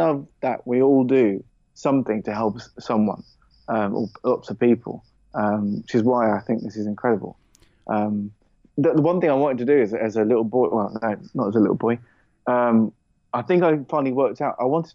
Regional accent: East of England, United Kingdom; Oh, I don't have the accent. My accent's not Geordie. It is quite a strong accent. I'm from Hertfordshire originally, just north of London.

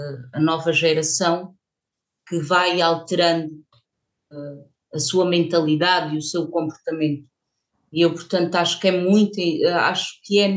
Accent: Portugal; eu não sou imigrante, eu não tenho o problema dos imigrantes e eu sou portuguesa

